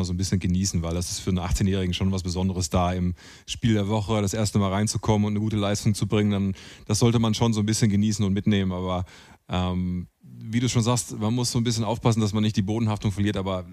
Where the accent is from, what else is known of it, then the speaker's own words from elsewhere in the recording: Bergkamen, North Rhine-Westphalia, Germany; also born or lived in Werne; Aha, ich komme aus Bergkamen, ja. Ich bin in Werne geboren.